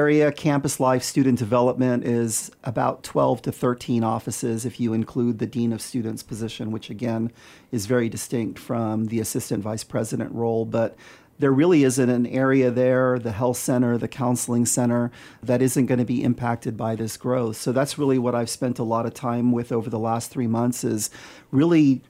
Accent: El Paso, Texas, United States; I'm growing up in El Paso, Texas, which I think is the largest city in the United States where a majority of the population actually speaks Spanish

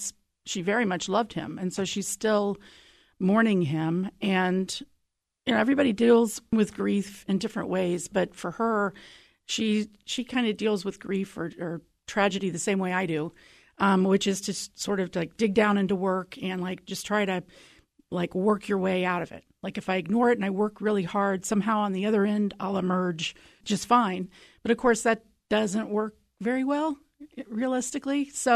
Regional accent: Ohio, United States; born there; and I think maybe because I was born in Ohio, I felt for a long time like I couldn't write about Appalachia because I wasn't born in Appalachia, but I consider myself a child of Appalachia.

